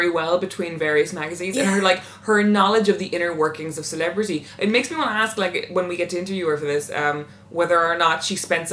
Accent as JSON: {"language": "English", "region": "London", "country": "United Kingdom", "said": "I don't know whether that's a thing of also being a Londoner"}